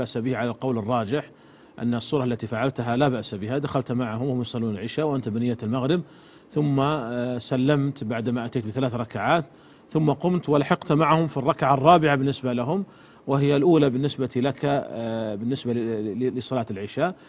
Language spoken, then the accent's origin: Arabic; Saudi Arabia; عندنا في المملكة العربية السعودية